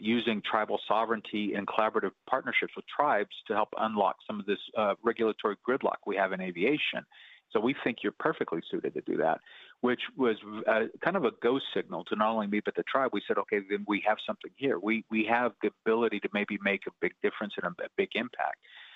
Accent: United States; actually grew up in the reservation, so both sides of my family go back multiple generations, and you know, I grew up immersed in Choctaw culture.

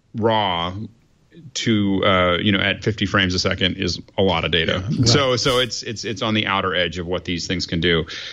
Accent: United States; As an American, it's an odd thing.

